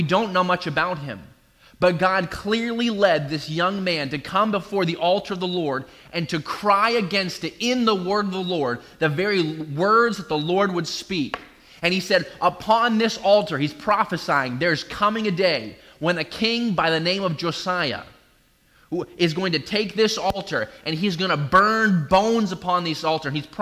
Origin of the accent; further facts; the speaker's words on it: New England, United States; See, I grew up in New England, and so I'm a Patriots fan.